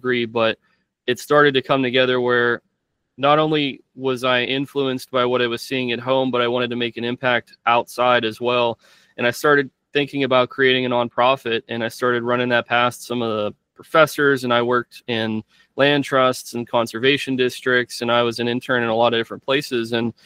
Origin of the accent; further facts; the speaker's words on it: Pennsylvania, United States; Did I want to pick southeastern animals, or did I want to pick northeastern animals since I was from Pennsylvania?